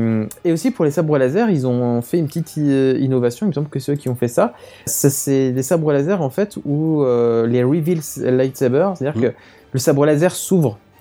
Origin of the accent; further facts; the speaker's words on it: Paris, Île-de-France, France; Moi, je suis à Paris parce que je suis de Paris, mais si quand je faisais mes études à Reims